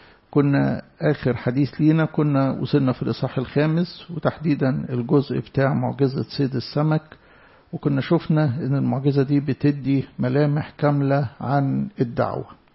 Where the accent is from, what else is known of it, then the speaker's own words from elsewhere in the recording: Alexandria, Alexandria Governorate, Egypt; عشان كده مثلا عندنا في اسكندرية هنا